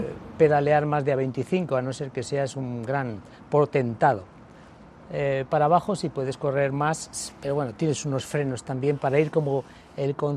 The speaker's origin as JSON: {"language": "Spanish", "country": "Ecuador", "moved": "yes", "lives_now": "Bilbao, Spain", "said": "cuando vine de Ecuador el año 2017, dije, es que no tiene sentido en Bilbao tener moto"}